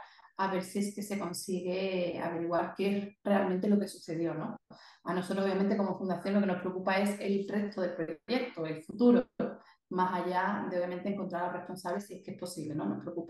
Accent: Spain; moved away as an adult; now in Chile; Bueno, pues efectivamente soy española, pero me fui a Chile en el 2011, o sea, ya hace muchos años, 12 años, a hacer un doctorado en biología marina

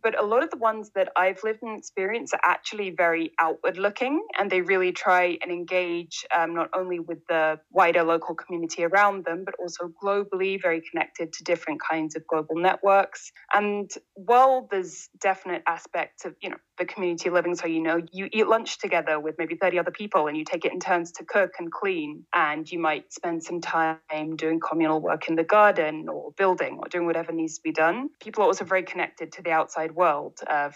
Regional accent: London, United Kingdom; So I'm from London, and I was working in climate change activism and campaigning in NGOs.

